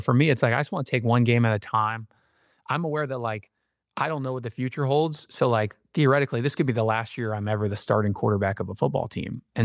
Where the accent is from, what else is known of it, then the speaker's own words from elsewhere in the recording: Florida, United States; obviously growing up in Florida, everybody's a Florida fan.